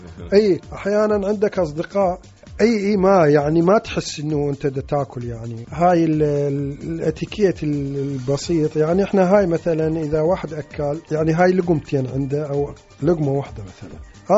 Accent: Iraq; إحنا عراقيين

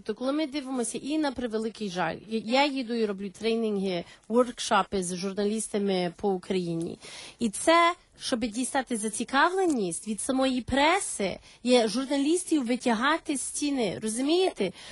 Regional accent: United States; я як американка, українка, американка українського походження

